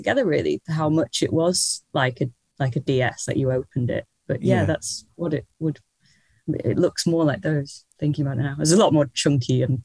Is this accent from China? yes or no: no; Stockport, North West England, United Kingdom; I grew up in Stockport, which is near Manchester. It's very grey, very of concrete.